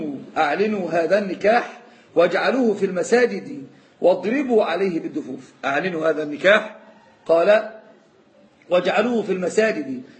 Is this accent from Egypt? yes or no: yes; Aswan, Aswan Governorate, Egypt; ما هو مشهور الآن عندنا في أسوان وفي الصعيد